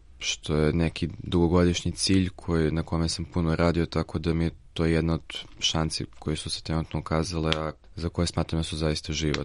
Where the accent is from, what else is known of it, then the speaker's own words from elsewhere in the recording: Niš, Southern and Eastern Serbia, Serbia; born there; also born or lived in Sofia, Bulgaria; rođen sam u Nišu, školovao sam se u Sofiji od svoje 7. godine